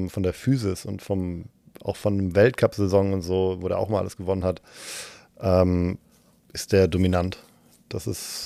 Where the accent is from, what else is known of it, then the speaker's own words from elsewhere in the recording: Kiel, Schleswig-Holstein, Germany; Ich komme aus Kiel